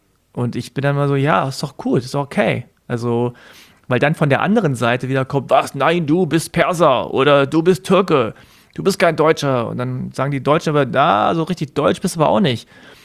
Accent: South Korea; und dann hieß es ja, wo kommst du denn her? Da habe ich gesagt, aus Korea.

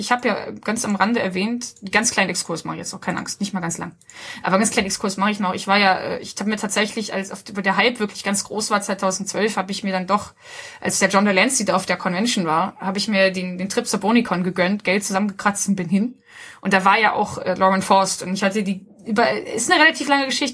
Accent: Hamburg, Germany; Und als ich sage, dass ich aus Hamburg komme, sagt halt eben, oh ja, Hamburg, wunderschön, da war ich.

